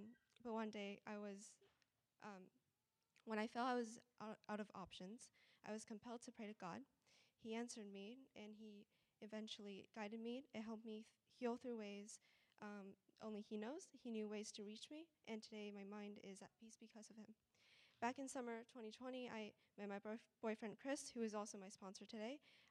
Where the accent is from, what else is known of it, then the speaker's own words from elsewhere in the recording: Taiwan; And then I came to D.C. for college, and then COVID hit, and then I was back in Taiwan again